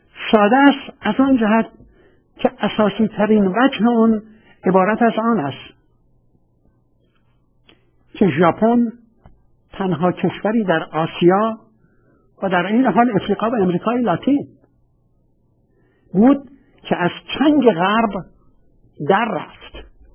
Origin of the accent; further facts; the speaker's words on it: Iran; با اجازتون باید عرض بکنم که من اهل ایران هستم